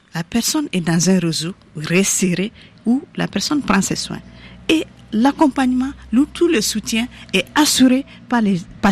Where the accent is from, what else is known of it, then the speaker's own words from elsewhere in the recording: Mali; Je suis africaine, je suis malienne